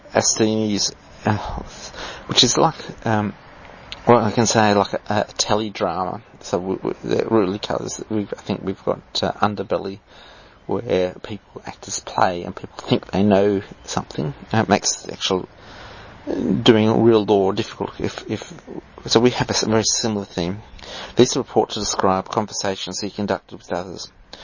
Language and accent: English; Australia; Yeah, I'm just an Aussie bloke out here, you know, mowing at my barbie.